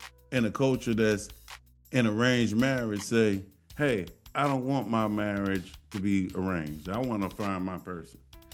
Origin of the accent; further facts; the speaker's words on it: the South, United States; Now, we talked about we're products of our region, and I'm a Southerner, and down south, we always allow ladies go first.